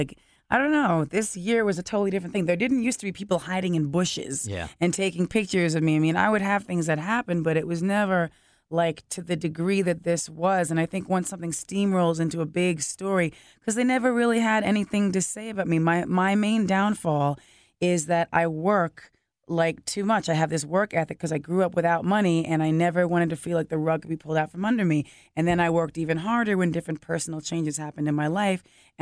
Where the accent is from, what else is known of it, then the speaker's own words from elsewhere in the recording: New York, United States; being born and raised in New York, that was like, of course, for the world, it was a tragic day.